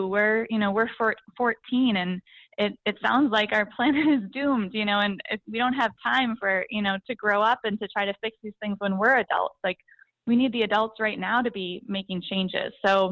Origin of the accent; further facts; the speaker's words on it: Wisconsin, United States; Yeah, so I grew up in northern Wisconsin, north of Eau Claire, and I just always loved being outside.